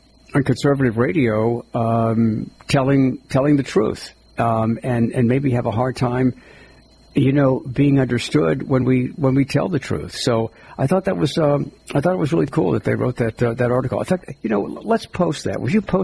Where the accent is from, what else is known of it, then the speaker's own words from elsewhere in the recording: United States; And I'm an American.